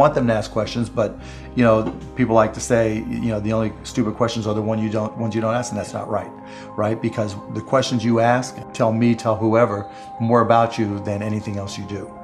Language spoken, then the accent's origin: English; Pittsburgh, Pennsylvania, United States; born or raised there